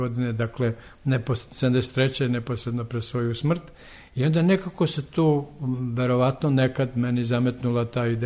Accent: Krnja Jela, Šavnik Municipality, Montenegro; born there; a ja sam rođen u Krnjojeli koja je na drugom kraju tog predela

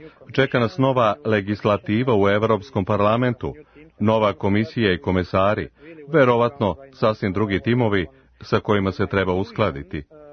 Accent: Mărgineni de Jos, Prahova, Romania; Ako pođete u Rumuniju i put vas nanese u mesto odakle sam ja, Marginari de Jos

